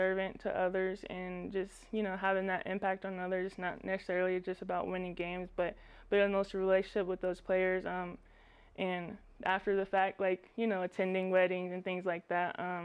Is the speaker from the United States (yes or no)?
yes; Oklahoma, United States; because I come from Oklahoma, so everything's just flat there.